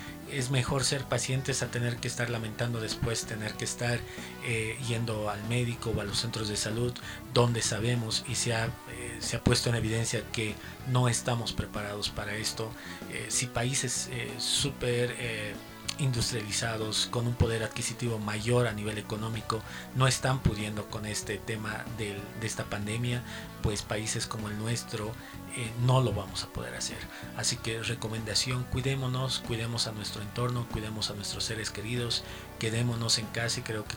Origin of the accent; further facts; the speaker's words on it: Cochabamba, Bolivia; de nosotros como cochabambinos, como cochabambinas, como bolivianos, como bolivianas